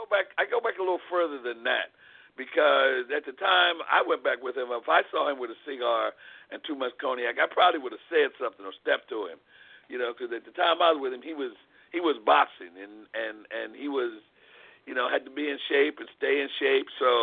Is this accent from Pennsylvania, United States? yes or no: yes; Philadelphia, Pennsylvania, United States; But my parents moved to Philadelphia, and that's, you know, I grew up in Philadelphia. Went to elementary school, junior high school, and high school in Philadelphia.